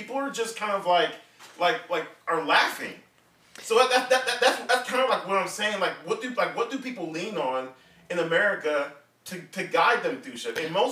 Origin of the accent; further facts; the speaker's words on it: Nigeria; Okay, for example, I'm African and I'm Nigerian.